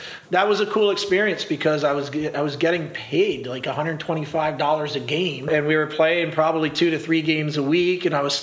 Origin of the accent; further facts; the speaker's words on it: Maryland, United States; I grew up in Maryland, so I'm always aware of the indoor teams.